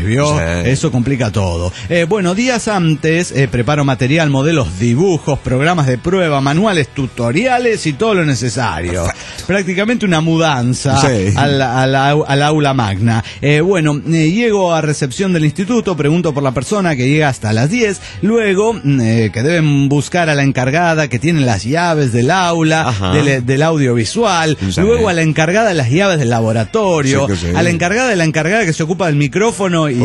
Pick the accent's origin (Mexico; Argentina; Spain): Mexico; Mexico City; del Distrito Federal.